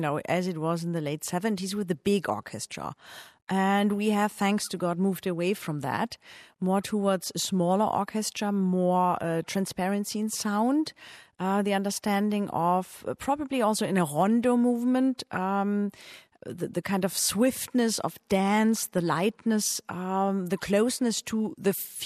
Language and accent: English; Baden-Württemberg, Germany; English is a second language; I grew up in the Black Forest, really at basically no man's land.